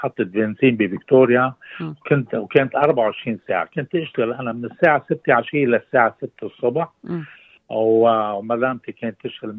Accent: Lebanon; now in Australia; وجينا على أستراليا تحت الظروف الصعبة. جينا من لبنان على مصر ببواخر تجارية حتى أخذنا الفيزا وجينا على أستراليا.

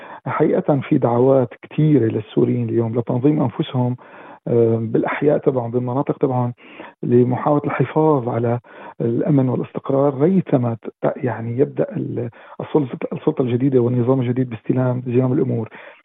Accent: Syria; احنا اليوم مهمتنا كسوريين محبين لوطننا

